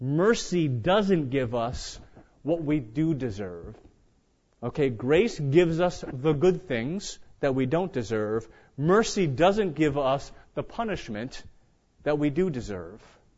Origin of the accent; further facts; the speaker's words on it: United Kingdom; I'm British, so it's okay for me.